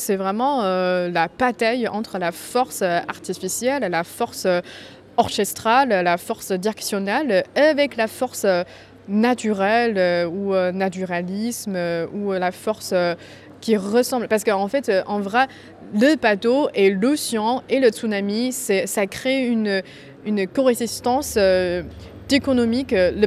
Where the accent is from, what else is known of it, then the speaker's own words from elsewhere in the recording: China; je viens de la Chine continentale.